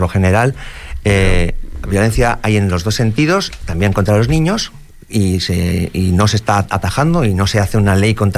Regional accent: Spain; porque, bueno, porque somos españoles.

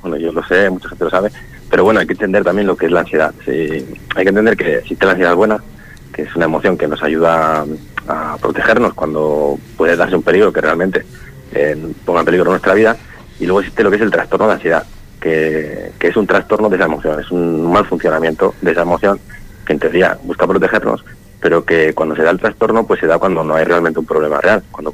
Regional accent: Basque Country, Spain; soy vasco y aquí en Perosco tenemos apellidos muy largos

